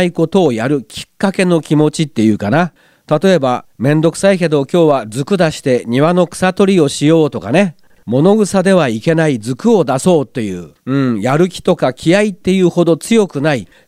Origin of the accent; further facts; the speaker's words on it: Nagano, Japan; 信州で生まれ育つと、イントネーションは標準語っぽいですからね、自分は標準語を喋ってるという思い込みがあって